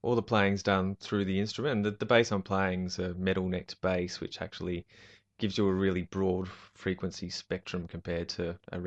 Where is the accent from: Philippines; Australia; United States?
Australia; Wollongong, New South Wales; also born or lived in Newcastle; Yeah, well, Newcastle, and then I did most of my growing up in Wollongong, Steel City lad.